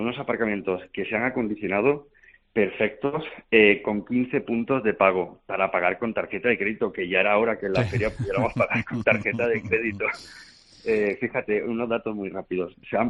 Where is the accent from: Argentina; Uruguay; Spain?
Spain; Granada, Andalusia; yo soy granadino